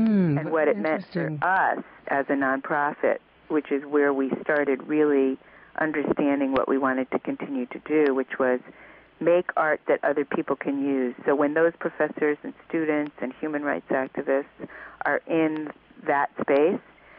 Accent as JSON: {"language": "English", "country": "United States", "tie": "born or raised there", "said": "because I grew up in America, you know, and I grew up watching TV"}